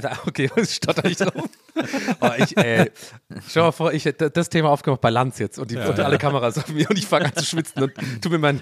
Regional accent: Ireland; German is a second language; Aber ich glaube, als Ire liegt es mir auch, glaube ich, einfach in den Genen

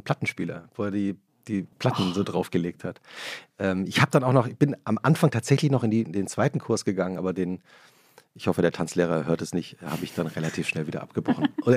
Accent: Butzbach, Hesse, Germany; Ich bin ja in Butzbach zur Schule gegangen und da gab es auch diesen Tanzkurs.

